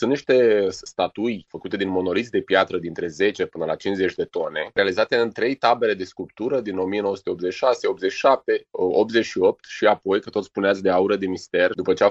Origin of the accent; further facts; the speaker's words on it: Iași County, Romania; face parte din identitatea noastră ca ieșeni. Aici, la sud de Iași